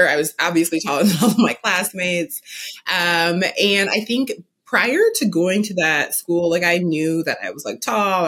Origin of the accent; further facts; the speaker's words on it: Milwaukee, Wisconsin, United States; now in Brooklyn, United States; So I currently live in Brooklyn, New York, but I grew up in the Midwest in Milwaukee, Wisconsin.